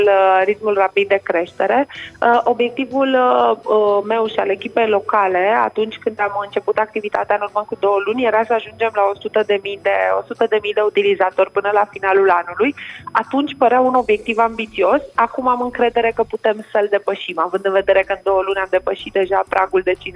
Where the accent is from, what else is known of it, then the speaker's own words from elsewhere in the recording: Moldavia, Romania; Și eu sunt născută și crescută în Moldova.